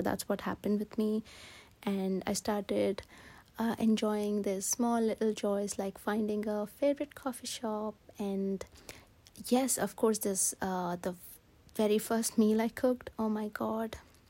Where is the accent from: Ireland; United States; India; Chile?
India; now in Edinburgh, United Kingdom; I'm originally from India, but 7 years ago, I packed my bags and moved to the UK, and I currently live in Edinburgh.